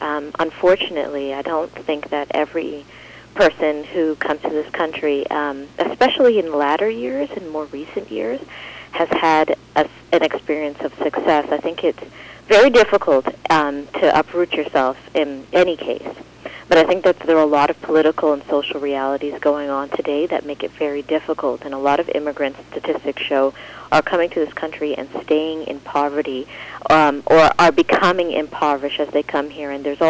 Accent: Toronto, Ontario, Canada; born there; I was born in Toronto.

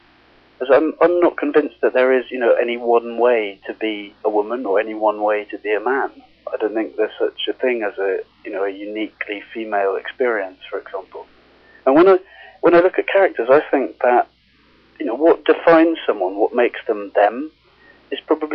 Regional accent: England, United Kingdom; whether I, as a an English man who's white, have the right to write from the point of view of a young Nigerian girl

